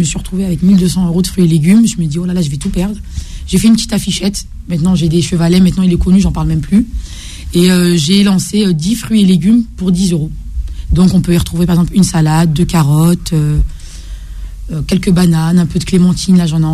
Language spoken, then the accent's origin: French; El Jadida, Casablanca-Settat, Morocco; Marocaine. Alors moi d'El Jadida